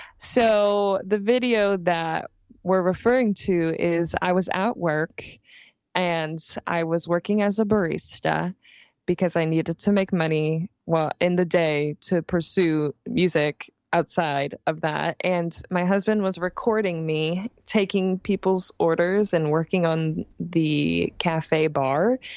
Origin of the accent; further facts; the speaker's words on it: Lincoln, Nebraska, United States; moved away as an adult; now in New York City, United States; I'm actually from Lincoln, Nebraska, which, as I tell people that in New York, they have simply no idea where that is.